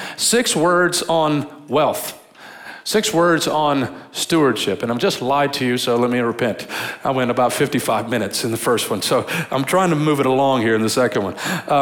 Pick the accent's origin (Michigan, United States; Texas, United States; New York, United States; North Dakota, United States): Michigan, United States; Detroit; born there; So I was born in Detroit, Michigan, to a family that worked in factories in Detroit, what people do in Detroit.